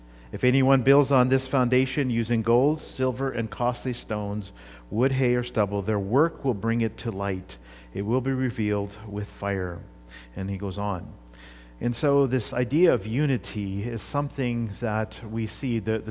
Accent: India; Ed was one of those uncles I grew up with in India.

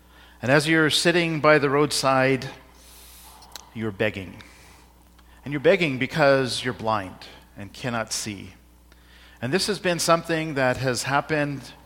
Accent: India; But in those times, I grew up in India, and spitting was not rude like it is here.

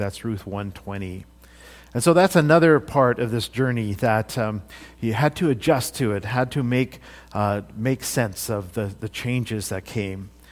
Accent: India; I grew up in India, but the context was a little bit different.

